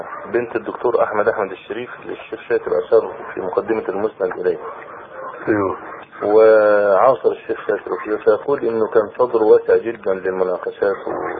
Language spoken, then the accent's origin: Arabic; Egypt; لكن يقال عندنا في مصر